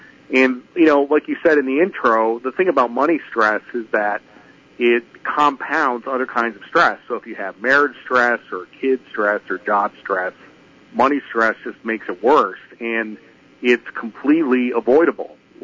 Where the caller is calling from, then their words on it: Myrtle Beach, South Carolina, United States; I'm calling in from Myrtle Beach, South Carolina.